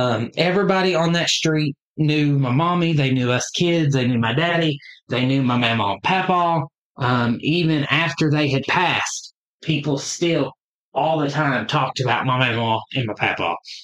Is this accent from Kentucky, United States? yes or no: no; Kettering, Ohio, United States; also born or lived in Dayton; so I was born and raised in Dayton, Ohio, Kettering, Ohio, I should say. I was born in Dayton, but lived in Kettering.